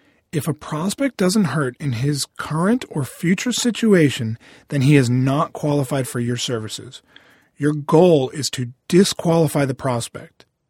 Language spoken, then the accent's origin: English; Boston, Massachusetts, United States; Probably not surprising since I'm from Boston.